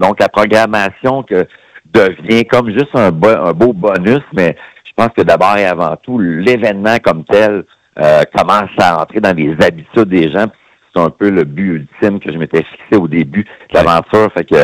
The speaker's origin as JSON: {"language": "French", "town": "Drummondville", "region": "Quebec", "country": "Canada", "said": "pour un même festival chez nous à Drummondville en plus."}